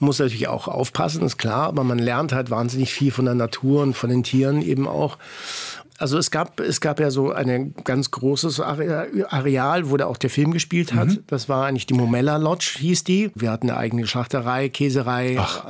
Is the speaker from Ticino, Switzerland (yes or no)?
yes; Ticino, Switzerland; Also ich komme aus dem Tessin und dann hat man die Espresso-Tasse schon in die Wiege gelegt worden.